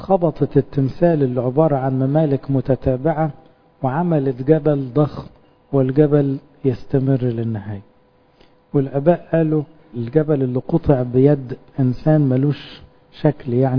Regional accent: Upper Egypt, Egypt; يعني يستخبوا زي عندنا في الصعيد كده

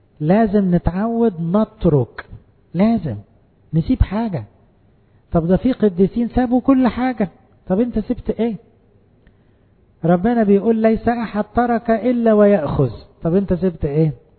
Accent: Egypt; الجري نص المجدعة يسموه عندنا في مصر كده

